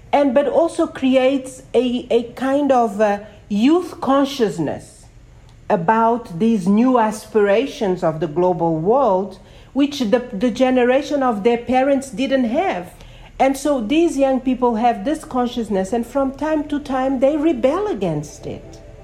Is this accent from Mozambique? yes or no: yes; Mozambique; Yeah, and I am originally from Mozambique as well.